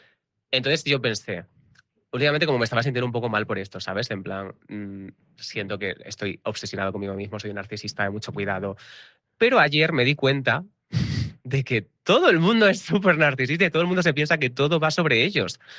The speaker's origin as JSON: {"language": "Spanish", "town": "Badajoz", "region": "Extremadura", "country": "Spain", "said": "Soy de Badajoz."}